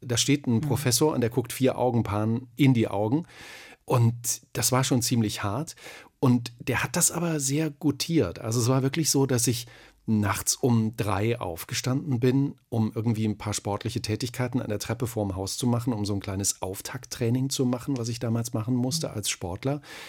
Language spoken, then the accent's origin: German; Thuringia, Germany; accent: Thuringian; Also ich hatte einen ganz schlimmen Dialekt. Natürlich, ich bin Thüringer. Und da sind alle Vokale sind da so ganz weit hinten.